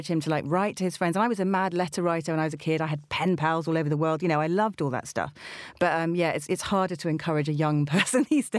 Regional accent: Northern Ireland, United Kingdom; also born or lived in Gloucester, United Kingdom; And then we lived in Northern Ireland for quite a long time during the Troubles.

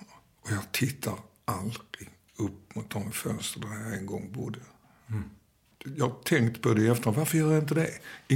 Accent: Stockholm, Stockholm County, Sweden; born there; also born or lived in Copenhagen, Denmark; Så att hon, därför är jag född i Stockholm.

